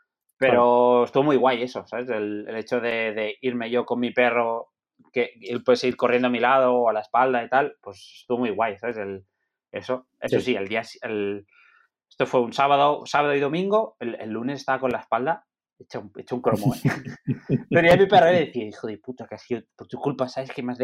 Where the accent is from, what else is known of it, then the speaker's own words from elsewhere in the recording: Vidreres, Catalonia, Spain; now in Terrassa, Spain; desde donde yo vivo, en Terrassa, hasta mi pueblo, hay unos 100 kilómetros en bici